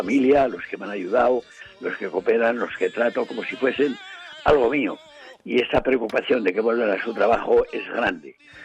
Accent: Barcelona, Catalonia, Spain; desde aquí, desde Barcelona, que es mi tierra, me adoran.

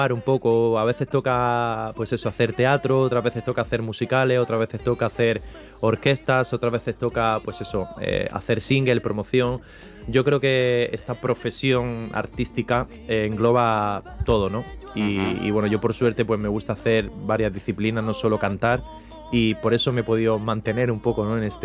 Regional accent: Granada, Andalusia, Spain; Olé, mi tierra, Granada.

